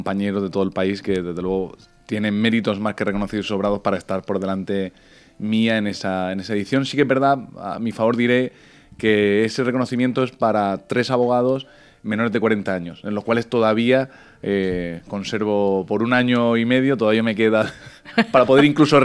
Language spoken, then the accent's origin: Spanish; Torrevieja, Valencian Community, Spain; Pues vengo de Torrevieja, soy natal de Torrevieja